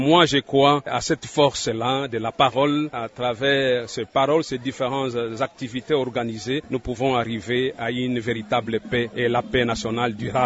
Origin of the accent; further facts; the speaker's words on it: DR Congo; Et comme dit notre hymne national … nous sommes des Congolais. Nous ne sommes pas des Congolais chinois, bazar, nous sommes des Congolais, nous devons nous mettre debout.